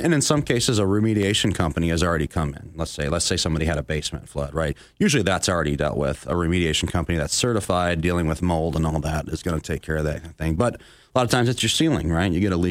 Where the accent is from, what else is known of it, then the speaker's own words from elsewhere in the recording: Onsted, Michigan, United States; also born or lived in Monroe; I was born in Monroe. And then we moved to Onsted, if you know where that is.